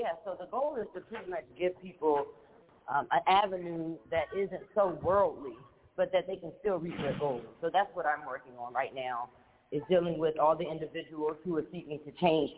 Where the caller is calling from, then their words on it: Washington, District of Columbia, United States; I am an Air Force veteran and a God-fearing woman, and I'm calling from Washington, D.C.